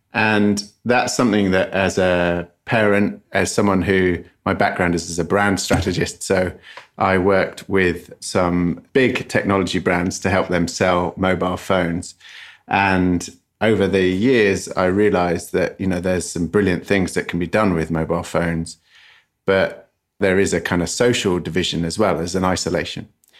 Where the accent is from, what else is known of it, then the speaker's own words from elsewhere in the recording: England, United Kingdom; now in Los Angeles, United States; as an English person who lives in Los Angeles